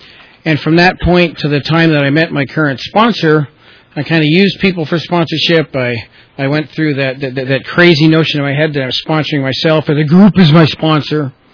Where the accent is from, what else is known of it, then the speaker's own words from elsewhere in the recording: Toronto, Ontario, Canada; My hometown is Toronto, Ontario. Please don't hold that against me.